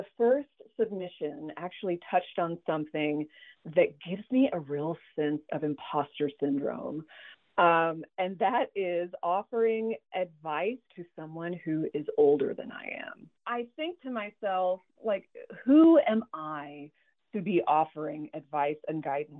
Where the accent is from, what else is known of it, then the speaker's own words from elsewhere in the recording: Fayetteville, Arkansas, United States; You know, I'm from Fayetteville. I lived there for 30 years. My parents still live there.